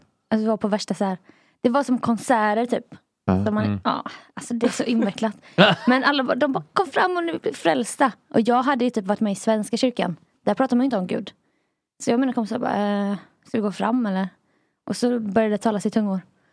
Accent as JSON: {"language": "Swedish", "town": "Jönköping", "region": "Jönköping County", "country": "Sweden", "said": "Jag är från Jönköping då, så det var ju högstadiet."}